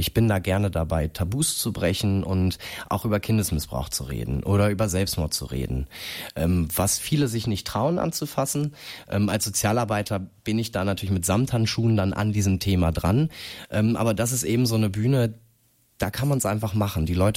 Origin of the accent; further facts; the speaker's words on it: Greven, North Rhine-Westphalia, Germany; eine erste Moderation und Organisation eines Slams in Greven in meinem Heimatort dann übernommen habe.